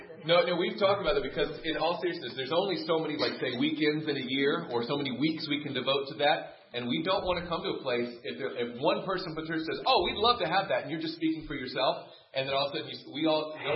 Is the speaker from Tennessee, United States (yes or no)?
yes; Tennessee, United States; I grew up in Tennessee, blah, blah, blah.